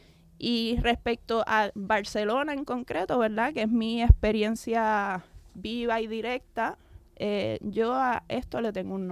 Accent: Puerto Rico; yo desde mi lugar como puertorriqueña y como persona que practica la bomba puertorriqueña

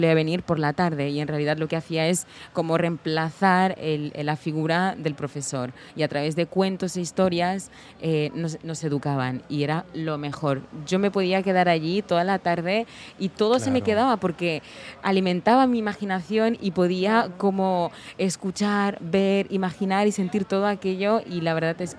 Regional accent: Senegal; also born or lived in Guinea-Bissau; yo nací en Guinea-Bissau. Con 6 años me fui a vivir con mi familia a Senegal. Y claro, allí yo crecí con mis tíos, quienes, bueno, me criaron.

